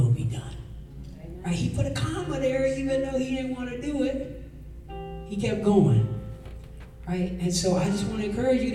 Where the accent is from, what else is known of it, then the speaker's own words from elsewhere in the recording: Japan; Maybe it's because I was raised in Japan.